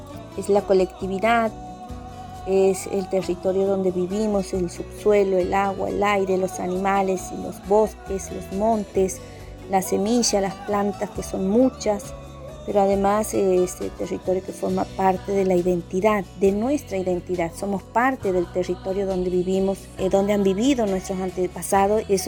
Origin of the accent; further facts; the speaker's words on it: Pampa Pozo, Santiago del Estero, Argentina; de la comunidad de Pampa Pozo, pueblo originario Vilela, uno de los 6 pueblos que estamos presentes en la provincia de Santiago del Estero.